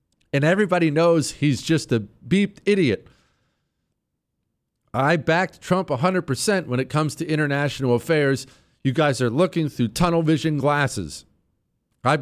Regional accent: United States; I am an American through and through. I am the ugliest of ugly Americans.

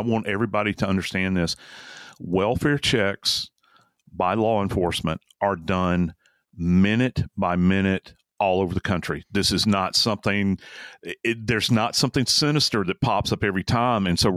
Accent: New Orleans, Louisiana, United States; I split time growing up in New Orleans when I was little, we lived in various locations

